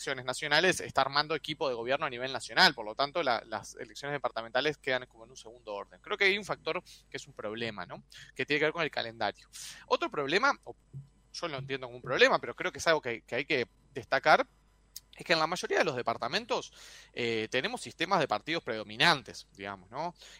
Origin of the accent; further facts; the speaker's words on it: Uruguay; generalmente como uruguayos, nos congratulamos mucho de nuestra calidad democrática